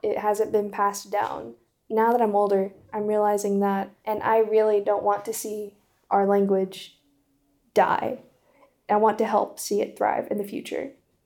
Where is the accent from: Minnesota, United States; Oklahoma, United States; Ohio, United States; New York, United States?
Oklahoma, United States; Stillwell; home to me is my family. I grew up in Stillwell, Oklahoma, in a small Native community called Cherry Tree.